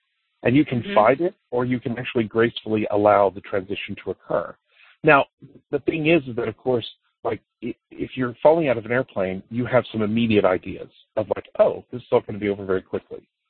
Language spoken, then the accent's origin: English; the South, United States; I mean, I grew up in the South. I'm not hearing anything I haven't heard my entire life.